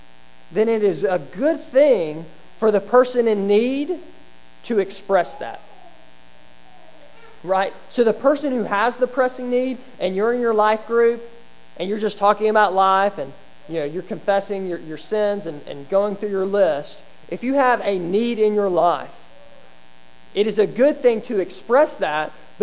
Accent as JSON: {"language": "English", "region": "Alabama", "country": "United States", "tie": "born or raised there", "said": "Just to give you a personal testimony of mine, I grew up in Alabama."}